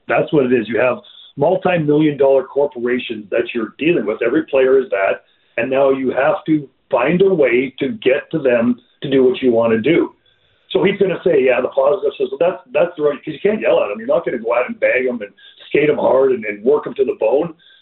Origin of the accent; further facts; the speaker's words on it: Edmonton, Alberta, Canada; I'm from Edmonton, so I was there in the city when it went down